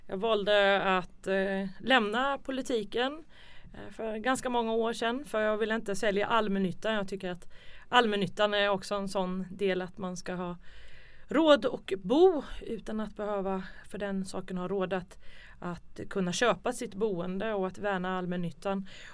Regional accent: Norrköping, Östergötland, Sweden; Jag är Össkötte, gudskelov.

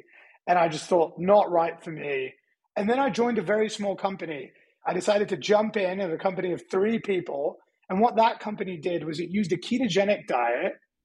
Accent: Hillingdon, London, United Kingdom; so I grew up in a very boring part of North London called Hillingdon.

